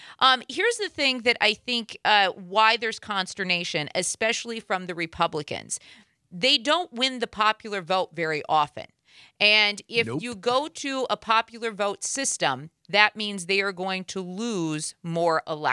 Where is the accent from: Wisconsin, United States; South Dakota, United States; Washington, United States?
South Dakota, United States; I grew up in South Dakota, right?